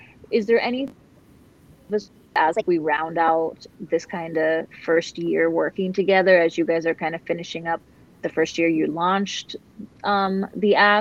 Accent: Sandpoint, Idaho, United States; also born or lived in Spokane; now in Florida, United States; so she's from Sandpoint and I'm from Spokane. They're like an hour away from each other. I grew up in Sandpoint my whole life, you know.

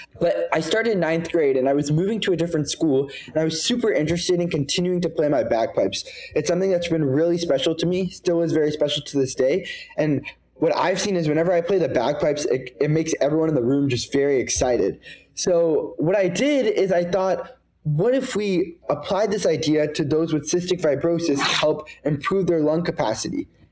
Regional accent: India; now in Houston, United States; And honestly, I like to play this because I'm an Indian, right? So an Indian playing right.

